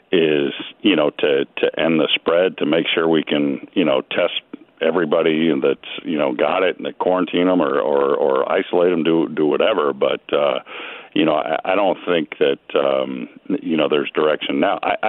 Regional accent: California, United States; where I grew up in California

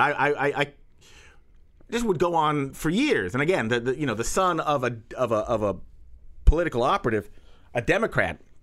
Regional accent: Washington, D.C. area, United States; but I was raised in the Beltway by devout Texans, and it was like, you know, we were strangers in a strange land.

